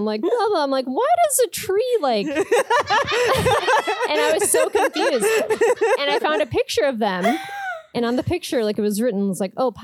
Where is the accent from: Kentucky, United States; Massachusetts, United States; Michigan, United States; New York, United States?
Michigan, United States; I'm from Utah. No, I'm from Michigan.